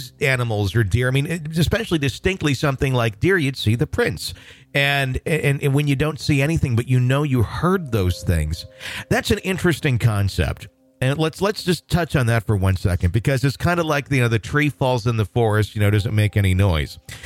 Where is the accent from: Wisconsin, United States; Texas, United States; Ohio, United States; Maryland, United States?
Wisconsin, United States; born or raised there; also born or lived in Michigan